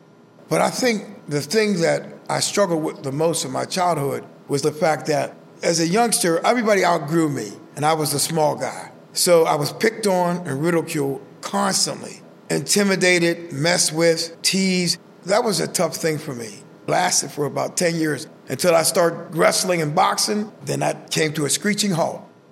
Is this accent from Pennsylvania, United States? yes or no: yes; Pittsburgh, Pennsylvania, United States; I'm actually from Homewood, and I grew up in Switzville.